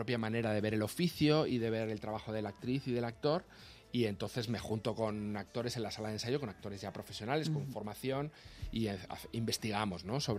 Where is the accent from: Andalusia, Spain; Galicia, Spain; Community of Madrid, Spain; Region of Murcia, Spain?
Community of Madrid, Spain; Madrid; born or raised there